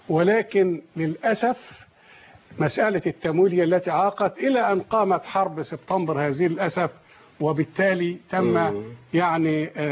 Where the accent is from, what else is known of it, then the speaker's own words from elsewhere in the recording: Egypt; أنا هنا من مصر